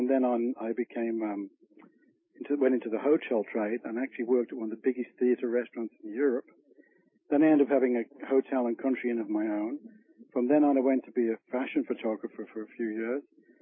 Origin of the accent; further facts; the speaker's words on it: England, United Kingdom; moved away as an adult; now in Canada; We emigrated from England very naive. We came over to Canada for a holiday and was offered a job here when we came over.